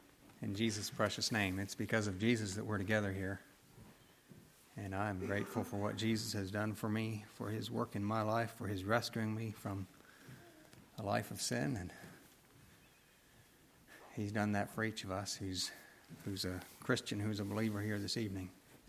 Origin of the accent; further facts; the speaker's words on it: Pennsylvania, United States; now in Harrison, United States; I was from Lancaster County. That's where I was born and raised